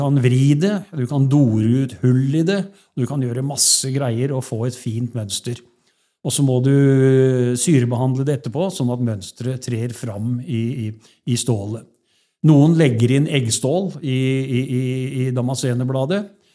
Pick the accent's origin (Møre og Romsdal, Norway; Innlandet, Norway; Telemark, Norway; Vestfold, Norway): Telemark, Norway; Jeg kommer jo fra Telemark.